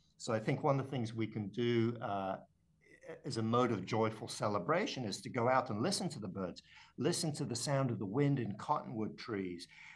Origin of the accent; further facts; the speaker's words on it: Paris, Île-de-France, France; I grew up actually in France, in Paris, in an apartment building. But I hadn't been back to Paris in decades